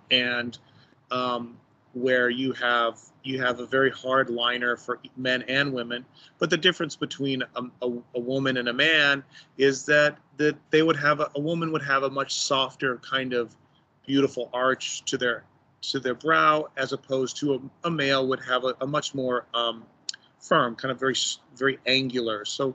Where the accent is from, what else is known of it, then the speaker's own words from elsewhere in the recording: Cleveland, Ohio, United States; I grew up in Cleveland, and so it definitely had the Saturday afternoon, Friday midnight creature feature.